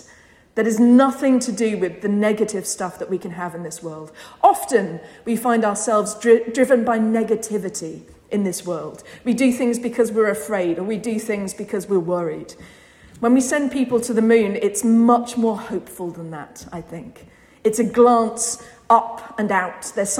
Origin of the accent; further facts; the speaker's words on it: Bournemouth, South West England, United Kingdom; I have a good friend who I grew up with in Bournemouth, in Dorset, which is where I was born, where I'm from.